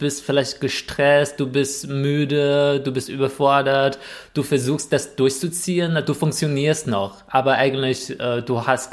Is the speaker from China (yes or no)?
yes; China; ich als Chinese, wenn ich langsam 35 werde